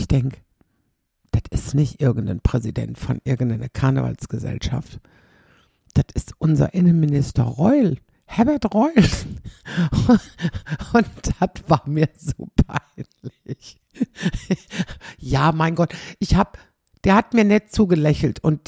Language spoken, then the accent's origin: German; Xanten, North Rhine-Westphalia, Germany; wir sind ja beide aus Zanten